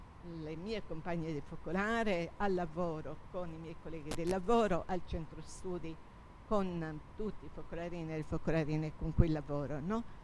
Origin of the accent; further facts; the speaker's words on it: Sardinia, Italy; ad Oristano, quindi proprio nella mia terra, diciamo terra sarda, dove sono nata e cresciuta. Basta dire che ad Oristano ho frequentato la scuola media numero 3, Leonardo Alagon, viaggiando da Narbolia fin dall'età di 10 anni in Pullman